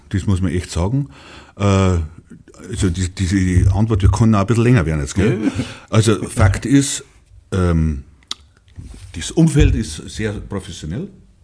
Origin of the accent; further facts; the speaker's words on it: Rosenheim, Bavaria, Germany; ich bin ja echter gebürtiger Rosenheimer und habe alle Mannschaften eben durchlaufen im Nachwuchs.